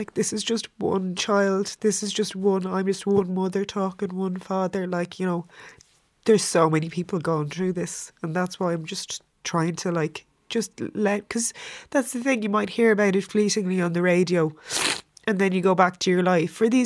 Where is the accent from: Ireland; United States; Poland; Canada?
Ireland; Dublin, Leinster; But we're both from Dublin. Like, our daughter has cousins on both sides and, you know, aunties and uncles and grandparents.